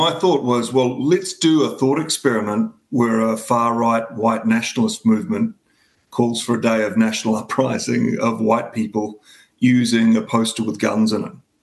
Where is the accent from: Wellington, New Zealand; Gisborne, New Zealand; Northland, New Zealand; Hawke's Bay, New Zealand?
Gisborne, New Zealand; growing up in Gisborne, you know, and going to schools that were 50% Māori